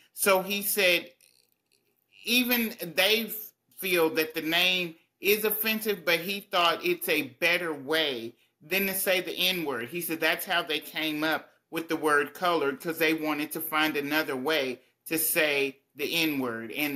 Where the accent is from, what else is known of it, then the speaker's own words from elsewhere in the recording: Tyler, Texas, United States; So in 2017, I held a rally in my hometown of Tyler, Texas, in East Texas.